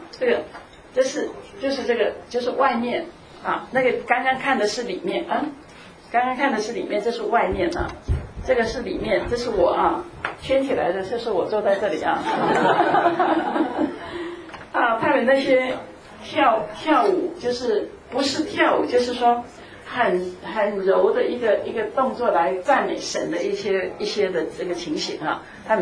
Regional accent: China; 我们中国人自己不需要宣教士，今天是我们担起这个宣教的责任了

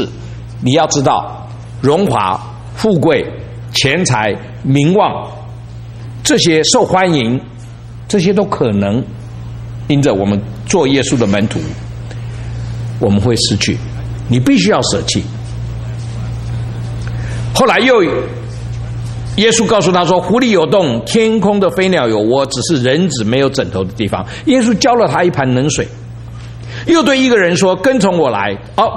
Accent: China; 我现在就是我们中国人讲的父母在不远游，游必有方啊

